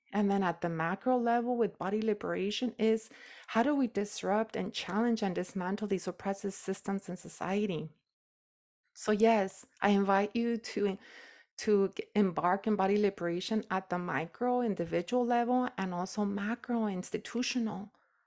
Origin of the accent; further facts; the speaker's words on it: Nayarit, Mexico; I'm from Nayarit, from El Rancho